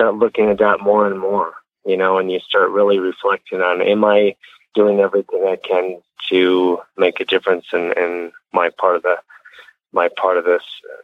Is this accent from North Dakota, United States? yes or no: yes; North Dakota, United States; growing up in North Dakota, people may not know that, but we grew up on the Missouri River